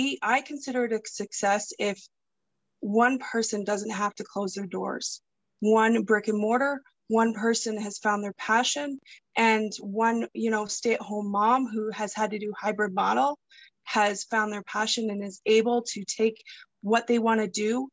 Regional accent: Canada; born there; I am Canadian born.

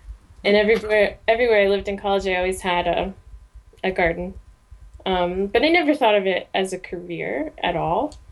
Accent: Indiana, United States; So Jay is from Montana, and I'm from Indiana, and we met in art school and moved back to the Valley

